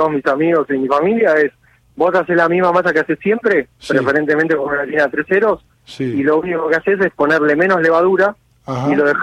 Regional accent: Argentina; yo soy muy argentino, me gusta mucho mi país y es muy raro que me pueda ir porque tengo mucho arraigo sentimental.

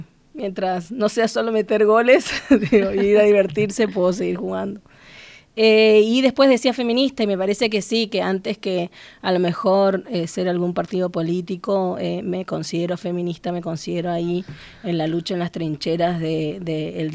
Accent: Chaco, Argentina; soy del Chaco y soy de este lugar que me dio tantas posibilidades.

